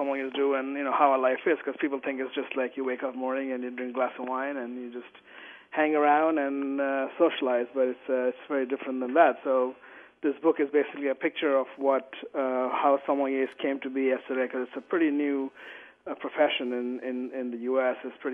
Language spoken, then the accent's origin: English; Kolkata, West Bengal, India; moved away as an adult; now in San Francisco, United States; I grew up in Calcutta and came to New York to go to the CIA to want to become a chef.